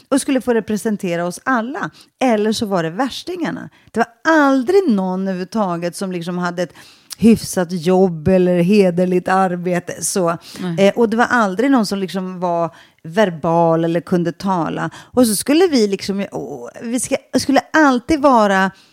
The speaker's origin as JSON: {"language": "Swedish", "town": "Stockholm", "region": "Stockholm County", "country": "Sweden", "tie": "born or raised there", "said": "jag växte upp i Sveriges fattigaste förort i Rinkeby med liksom föräldrar som jag såg upp till, men som alla såg ner på. De var städare."}